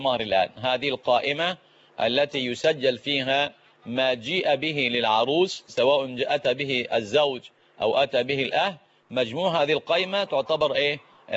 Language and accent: Arabic; Egypt; عندنا في مصر